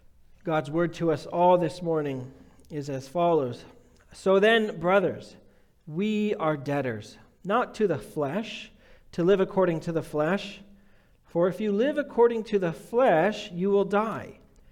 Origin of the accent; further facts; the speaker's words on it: United States; So we can have pride in being American, I think.